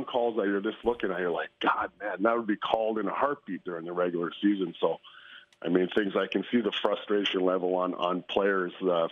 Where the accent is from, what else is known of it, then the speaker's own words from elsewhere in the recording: Canada; me being a Canadian